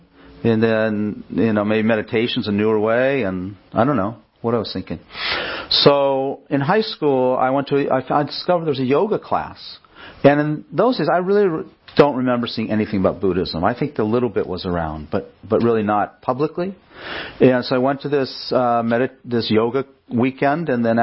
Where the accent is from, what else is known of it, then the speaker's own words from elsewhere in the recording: California, United States; I grew up outside Los Angeles. I was a product of the late 60s, early 70s.